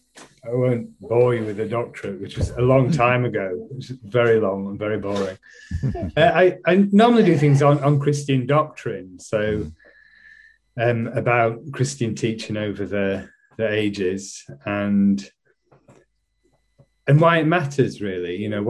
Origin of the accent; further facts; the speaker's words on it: Yorkshire and the Humber, United Kingdom; now in Cambridge, United Kingdom; So I'm from West Yorkshire. Yeah, I believe that's second on God's list. Yes. So I'm from Yorkshire, and that's where I grew up.